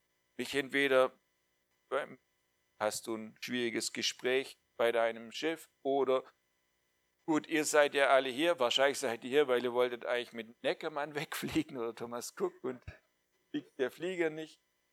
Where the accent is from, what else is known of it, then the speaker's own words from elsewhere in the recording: Baden-Württemberg, Germany; aber als Schwabe richtig zu sprechen, das ist echt schwer.